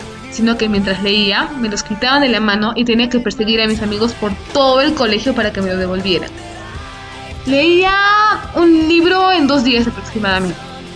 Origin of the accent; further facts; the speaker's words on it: Arequipa, Peru; de Arequipa, Perú, y me gustaría compartir mi historia con ustedes.